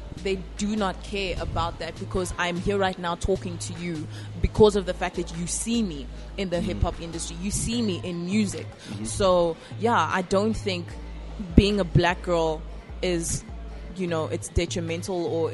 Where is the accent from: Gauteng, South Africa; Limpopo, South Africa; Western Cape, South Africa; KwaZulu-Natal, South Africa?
Gauteng, South Africa; Pretoria; Born and raised in Pretoria.